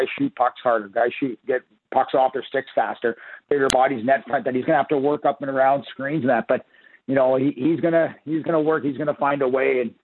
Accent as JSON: {"language": "English", "region": "Ontario", "country": "Canada", "said": "Like I'm from Ontario, you know, but I wouldn't trade those experiences."}